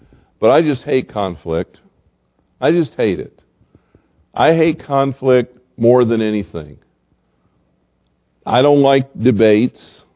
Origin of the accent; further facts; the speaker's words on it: the South, United States; I grew up in the South, and I worked among Southern Baptists in the South in little churches for a while.